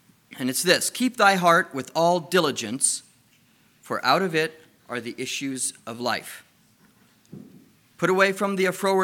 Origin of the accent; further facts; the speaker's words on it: Missouri, United States; I didn't know where to look for it, not being a Canadian. In Missouri, we're the show-me state, right?